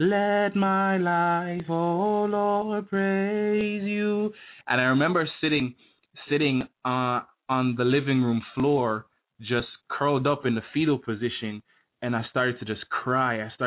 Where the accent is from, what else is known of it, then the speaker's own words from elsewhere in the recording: Jamaica; I am from Jamaica. I know it doesn't sound like it